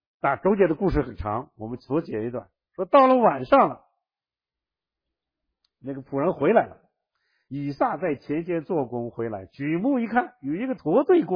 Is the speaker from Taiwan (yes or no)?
no; China; 这个就是我们中国人叫什么？盖头，对吧？